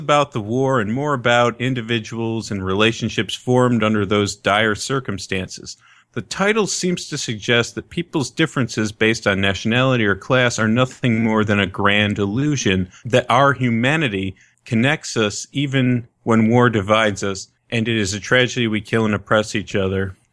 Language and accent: English; United States; I'm American.